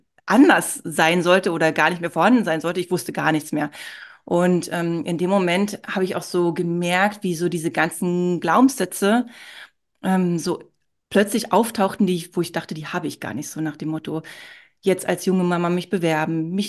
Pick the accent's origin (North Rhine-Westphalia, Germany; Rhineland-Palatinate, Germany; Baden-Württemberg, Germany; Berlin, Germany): Berlin, Germany; Ich bin ja auch im Ostteil von Berlin aufgewachsen